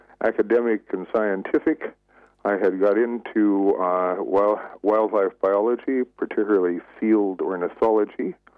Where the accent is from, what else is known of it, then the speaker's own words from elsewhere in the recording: Amarillo, Texas, United States; born there; actually born in Amarillo, Texas.